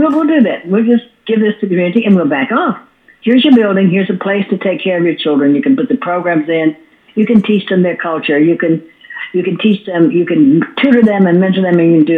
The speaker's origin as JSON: {"language": "English", "town": "Harlan County", "region": "Kentucky", "country": "United States", "tie": "born there", "said": "I'm Irish, Scotch-Irish, Appalachian, born in Harlan County, Kentucky."}